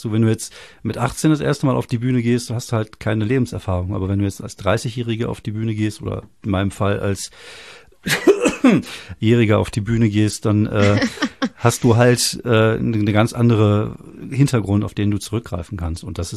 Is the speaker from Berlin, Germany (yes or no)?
no; Wuppertal, North Rhine-Westphalia, Germany; born there; now in Kronberg, Germany; Ich bin in Barm geboren, tatsächlich.